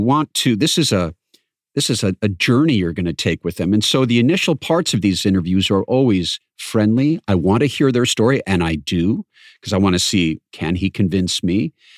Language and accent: English; Washington, United States; he's from my home state of Washington. In fact, this murder case was just about 8 miles from where I grew up.